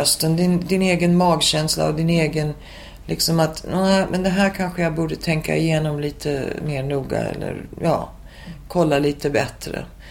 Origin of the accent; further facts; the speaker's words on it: Sweden; Och jag var, bara hade gett mig på att jag var svensk och skulle behålla mitt språk.